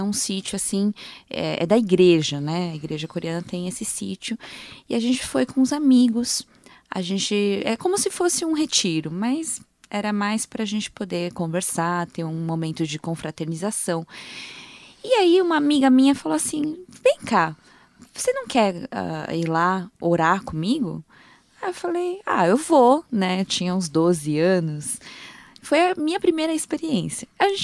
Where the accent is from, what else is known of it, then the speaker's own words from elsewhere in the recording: Brazil; Eu sou brasileira, assim, do sangue, tá, gente?